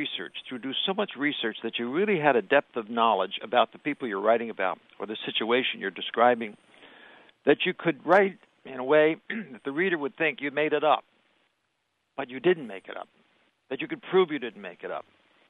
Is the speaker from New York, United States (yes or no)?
no; New Jersey, United States; My mother had a dress shop in my hometown, which is in southern New Jersey